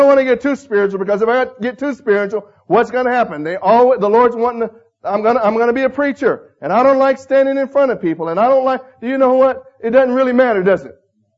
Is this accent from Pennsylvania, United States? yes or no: no; Oklahoma, United States; now in Texas, United States; I'm from Oklahoma, but I live in Texas.